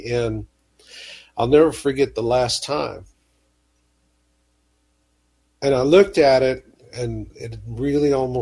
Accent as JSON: {"language": "English", "town": "Phoenix", "region": "Arizona", "country": "United States", "tie": "born or raised there", "said": "And the very first time I saw the Arctic, and I was just mesmerized because I grew up in Phoenix, Arizona."}